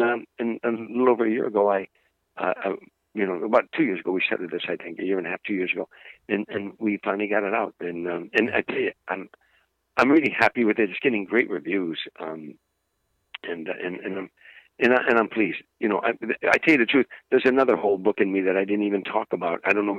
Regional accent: Harvey, Illinois, United States; When I was growing up in Harvey, the mantra was this simple, very simple.

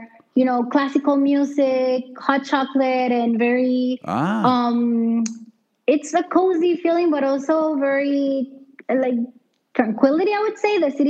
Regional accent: Puerto Rico; now in Berlin, Germany; I mean, I am from Puerto Rico, so I'm also not even from the U.S. mainland.

